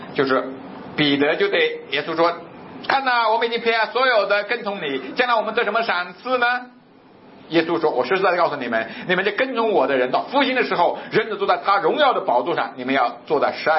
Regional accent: China; 我们中国人说

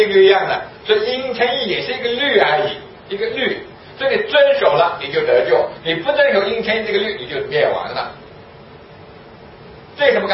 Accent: China; 就像我们中国人说，哎呀，无论那时候老天爷啊，就在关键时候没有办法了就喊老天爷

